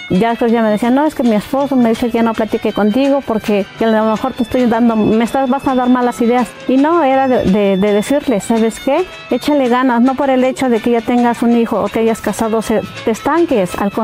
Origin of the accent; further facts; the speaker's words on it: San Francisco Oxtotilpan, State of Mexico, Mexico; soy aquí originaria de San Francisco Oxtotilpan.